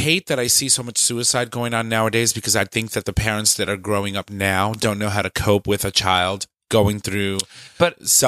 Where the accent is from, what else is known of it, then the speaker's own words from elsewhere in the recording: Connecticut, United States; Born and raised. Well, at least I was.